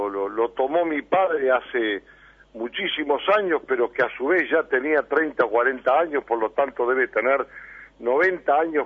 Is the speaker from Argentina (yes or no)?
no; Paysandú, Uruguay; venimos desde Paysandú, así que con la misma ilusión desde hace muchísimos años